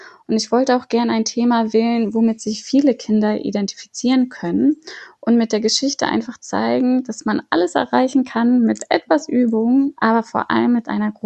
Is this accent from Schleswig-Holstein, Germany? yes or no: yes; Flensburg, Schleswig-Holstein, Germany; now in Hamburg, Germany; hast du ja schon gesagt. Ich bin 29 Jahre alt. Ich lebe seit 10 Jahren in Hamburg. Geboren und aufgewachsen bin ich aber in Flensburg.